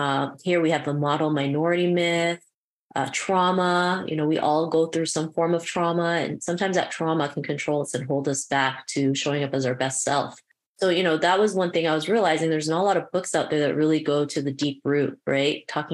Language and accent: English; Canada; also born or lived in Philippines; well, I was born in the Philippines, but I was here, I've been in Canada since I was seven.